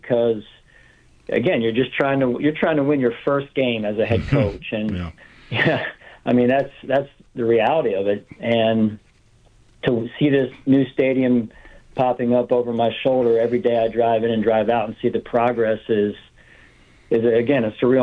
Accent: Pennsylvania, United States; growing up outside of Philadelphia, I wasn't too far geographically from Buffalo.

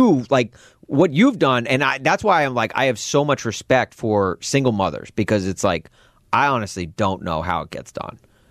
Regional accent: Nashville, Tennessee, United States; And obviously, again, I'm from Nashville. I'm a Predators fan, which I know it doesn't sit well here with Blackhawks fans.

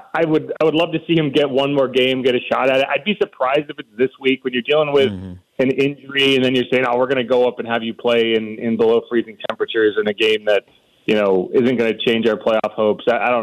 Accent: Connecticut, United States; also born or lived in South Carolina; I grew up in Connecticut, so

